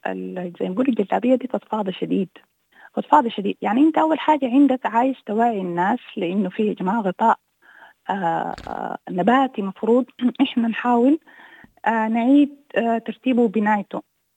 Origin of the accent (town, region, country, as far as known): Sudan